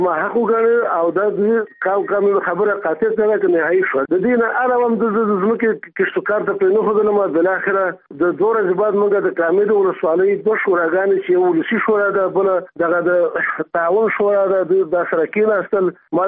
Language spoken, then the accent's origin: Pashto; Nangarhar, Afghanistan; born there; زه د افغانستان د دې وطن بچی یم. زه د کامې دربنګ ولسوالۍ کې زیږېدلی یم